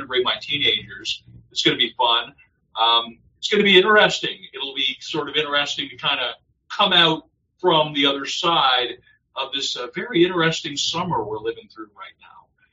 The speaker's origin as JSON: {"language": "English", "country": "Canada", "said": "as a Canadian, kind of just observing the whole American scene right now"}